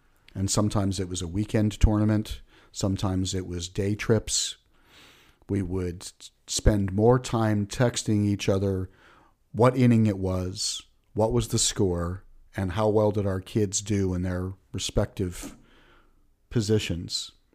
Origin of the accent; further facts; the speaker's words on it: United States; I can only speak to being an American, as a United States citizen, have been hanging on as best we can.